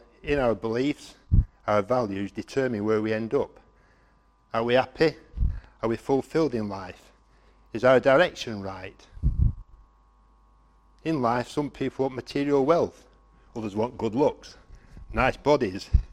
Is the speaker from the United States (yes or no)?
no; England, United Kingdom; accent: northern; I thought, my northern accent, how am I going to do?